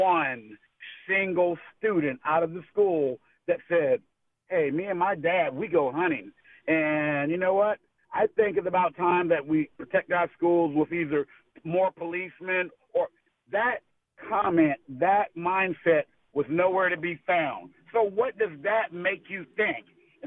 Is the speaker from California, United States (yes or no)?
no; Texas, United States; I am a contractor from Texas. I'm here in Florida for a couple of weeks.